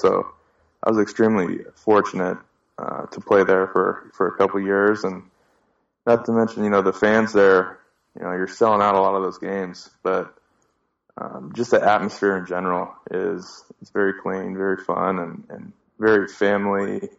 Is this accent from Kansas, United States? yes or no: no; Seattle, Washington, United States; I grew up in Seattle, so I was a huge Ichiro fan